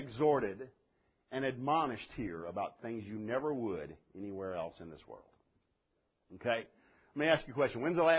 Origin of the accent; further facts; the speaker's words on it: Oak Grove, United States; I come from Oak Grove. Right? I know that.